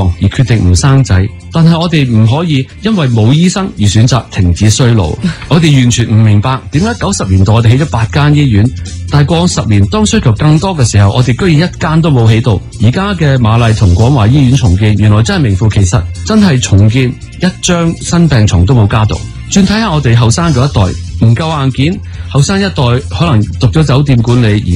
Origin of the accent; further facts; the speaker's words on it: Hong Kong; 令我哋香港人而家仲未满意嘅嘢